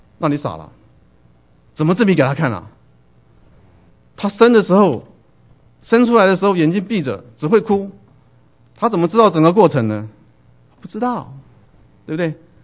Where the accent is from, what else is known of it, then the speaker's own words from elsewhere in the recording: southern Taiwan, Taiwan; 因为我从台湾来，在台湾的南部长大哈，台湾的南部呢到处是偶像，到处是庙。我爸妈住的那个 apartment 的没有几步啊就是一个庙。